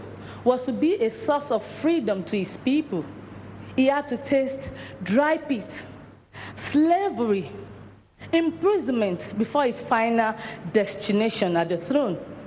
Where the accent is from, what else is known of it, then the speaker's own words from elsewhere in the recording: Nigeria; I'm a Nigerian